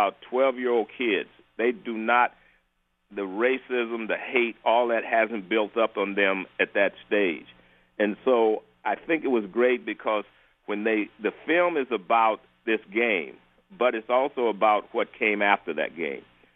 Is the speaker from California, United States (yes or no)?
yes; Oakland, California, United States; And I was living in California. I grew up in Oakland, California.